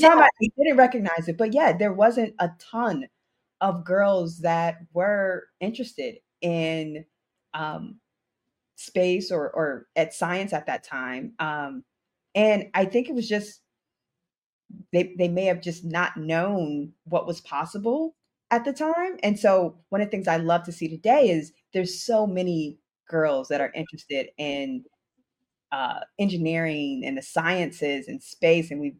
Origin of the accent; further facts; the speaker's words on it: Detroit, Michigan, United States; And that is one of the things that I always say I will accredit to growing up in Detroit